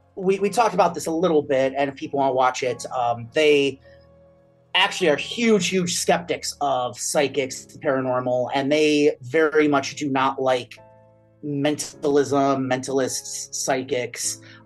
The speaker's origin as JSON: {"language": "English", "region": "Midwest", "country": "United States", "said": "I'm from the Midwest. I live literally right between Chicago and Milwaukee, like right on the Wisconsin-Illinois border."}